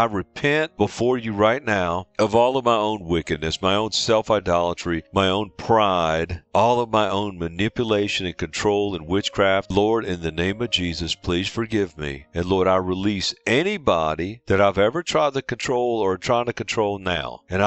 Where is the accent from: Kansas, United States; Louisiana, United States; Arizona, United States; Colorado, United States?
Louisiana, United States; New Orleans; I grew up in New Orleans where there's so much of this hate witchcraft and shops down there in the French Quarter